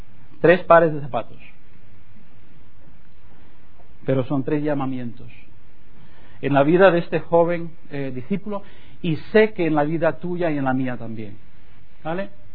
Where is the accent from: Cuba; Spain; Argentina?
Cuba; Isla de la Juventud; born there; Ya Cuba es una isla, pues yo nací en una isla aún más pequeña, que se llamaba la isla de los Pinos, ahora se llama la isla de la Juventud.